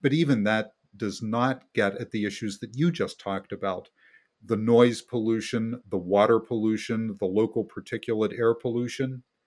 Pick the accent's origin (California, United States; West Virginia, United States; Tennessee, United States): West Virginia, United States; born there; Back when I was born in West Virginia, the coal industry employed directly about 140,000 people